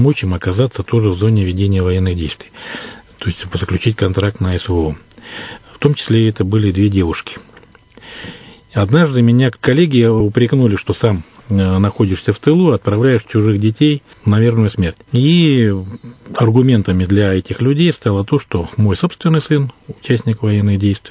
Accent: Angarsk, Irkutsk Oblast, Russia; по переезду в Иркутск, я уроженец города Ангарска

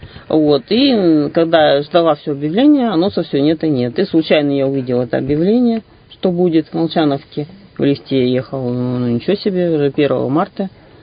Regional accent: Kemerovo, Kemerovo Oblast, Russia; born there; Вообще, я родилась в Кемерово.

